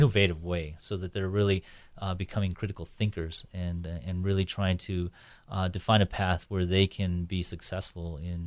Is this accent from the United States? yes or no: yes; Silver City, New Mexico, United States; I actually grew up in New Mexico. I grew up in Silver City, and I started in architecture.